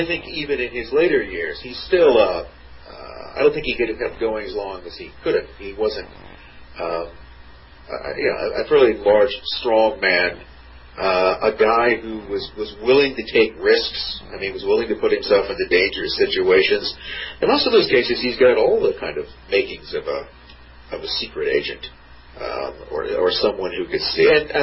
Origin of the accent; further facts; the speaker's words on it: England, United Kingdom; the point is that basically I'm an Englishman, and therefore I will be loyal to England.